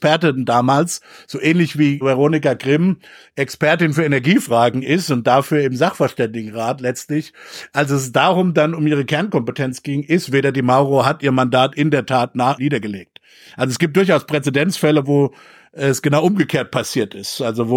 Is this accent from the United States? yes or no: yes; United States; wofür ich durchaus auch als Amerikaner durchaus Sympathien habe